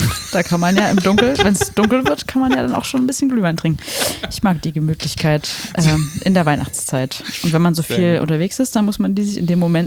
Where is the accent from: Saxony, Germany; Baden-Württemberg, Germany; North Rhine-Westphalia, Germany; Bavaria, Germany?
Saxony, Germany; also born or lived in Dresden; now in Leipzig, Germany; ich komme aus Leipzig, ursprünglich aus der Oberlausitz, im tiefen Osten. Dort ist es sehr schön, dort gibt es viele Berge und Natur und schöne Landschaft.